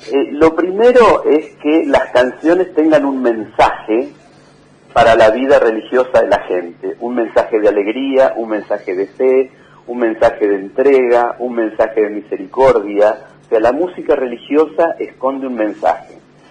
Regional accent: Santiago del Estero, Argentina; born there; Sí, Santiago del Estero.

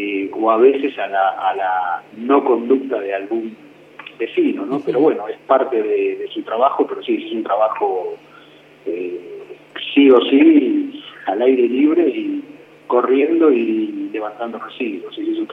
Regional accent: Bahía Blanca, Buenos Aires Province, Argentina; soy un ciudadano de Bahía Blanca

